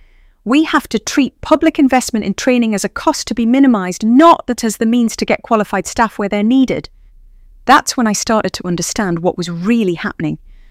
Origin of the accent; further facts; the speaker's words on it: Killingworth, North East England, United Kingdom; I grew up in Killingworth, daughter of a shipyard welder and a school dinner lady.